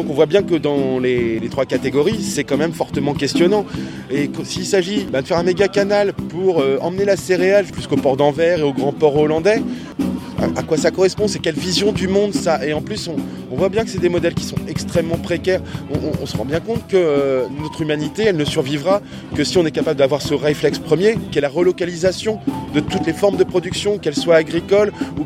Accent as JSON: {"language": "French", "town": "Méru", "region": "Hauts-de-France", "country": "France", "tie": "born or raised there", "said": "j'ai grandi à Méru, donc Compiègne, Creil, tout ça."}